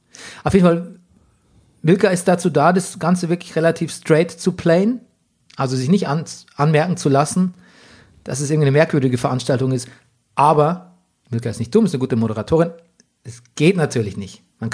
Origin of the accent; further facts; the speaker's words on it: Bavaria, Germany; Ja, so klassifiziert man bei uns in Bayern.